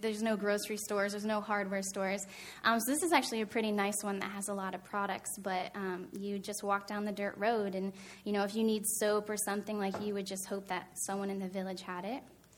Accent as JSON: {"language": "English", "town": "Danville", "region": "Pennsylvania", "country": "United States", "tie": "born or raised there", "said": "I'm 25 years old, and I grew up in Danville, like a half hour away."}